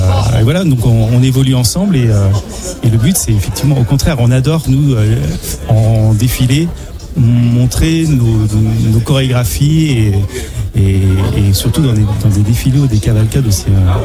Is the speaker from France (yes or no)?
yes; Saint-Fulgent, Pays de la Loire, France; Saint-Fulgent en Vendée.